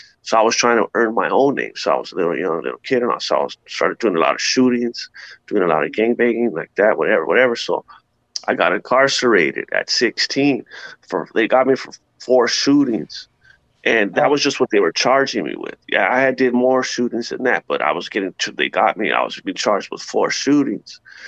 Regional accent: La Puente, California, United States; I'm from La Puente, California, and I'm a Mexican, and I grew up as a child, every single male in my family was a gang member.

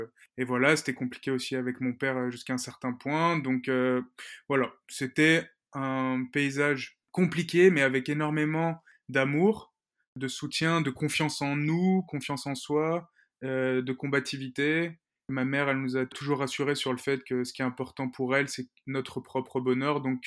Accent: Rillieux-la-Pape, Auvergne-Rhône-Alpes, France; Moi, j'ai grandi en banlieue de Lyon, Arieux-la-Pape ça s'appelle. J'ai eu une enfance très très très heureuse, une enfance de quartier

